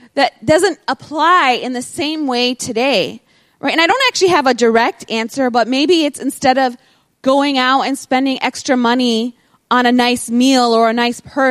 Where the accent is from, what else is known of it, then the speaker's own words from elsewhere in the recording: United States; especially for me as an American, when I see what's going on at home.